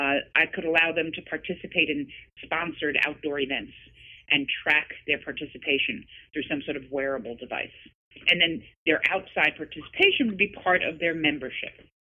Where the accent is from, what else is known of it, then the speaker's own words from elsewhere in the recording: New York, United States; and as a New Yorker, I really resonated with it